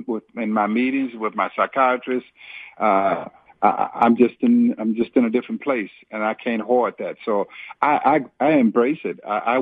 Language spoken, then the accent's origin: English; Silver City, Mississippi, United States; moved away as an adult; now in Seattle, United States; I'm from Silver City, Mississippi, and I was raised there. I was raised up in Seattle, you know? I came there at age 20